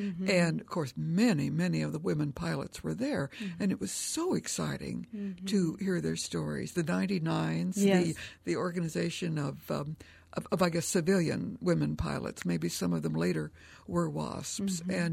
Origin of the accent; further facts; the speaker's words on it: Kansas, United States; I grew up in Kansas, and of course, she was so glamorous and such an icon.